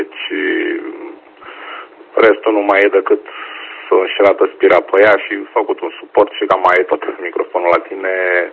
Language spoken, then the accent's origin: Romanian; Romania; de multe ori mi-e și rușine că sunt român